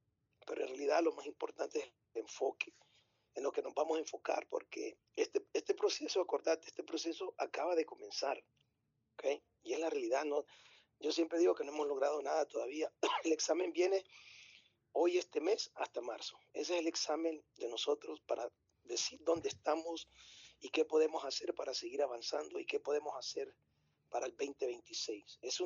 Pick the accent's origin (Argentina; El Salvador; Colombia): El Salvador; excepto que yo soy de acá, yo soy nacional, ¿me entendés? Yo soy salvadoreño